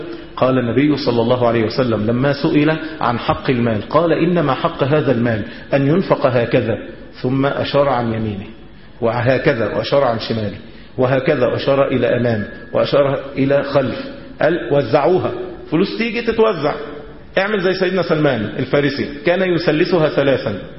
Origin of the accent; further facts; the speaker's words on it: Heliopolis, Cairo Governorate, Egypt; انا من مصر الجديده